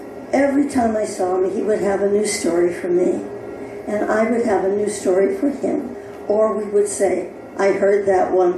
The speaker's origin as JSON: {"language": "English", "country": "Ireland", "said": "I love being Irish. I love visiting there. It is just a great place."}